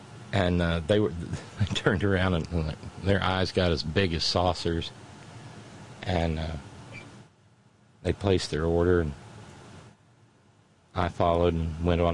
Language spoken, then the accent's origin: English; Alabama, United States; it was roughly equivalent to driving from here to my hometown in Alabama in a day.